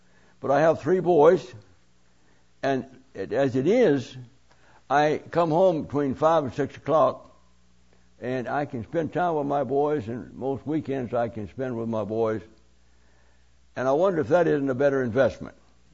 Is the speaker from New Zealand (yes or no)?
yes; Hamilton, Waikato, New Zealand; I was going from my hometown of Hamilton down to the city of Christchurch.